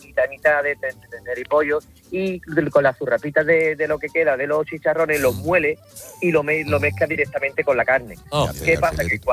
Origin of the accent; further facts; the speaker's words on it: Jerez de la Frontera, Andalusia, Spain; que creo que será más típica de aquí de mi pueblo. Yo soy de Jerez de la Frontera.